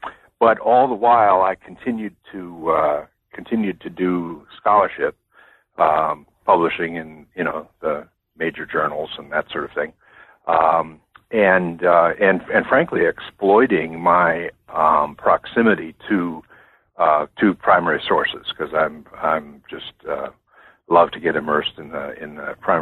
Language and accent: English; Wisconsin, United States; moved away as an adult; also born or lived in Toronto, Canada; now in Virginia, United States; I grew up in Wisconsin a long time ago.